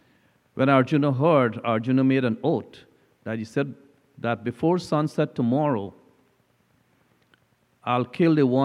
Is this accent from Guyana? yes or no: yes; Guyana; I know when I was growing up in Guyana in those days, those things were also happening